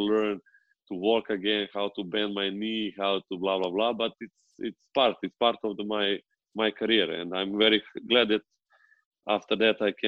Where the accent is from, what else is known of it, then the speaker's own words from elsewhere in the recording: Belgrade, Serbia; because in my area where I grew up in Belgrade, there was a school with such a talented coach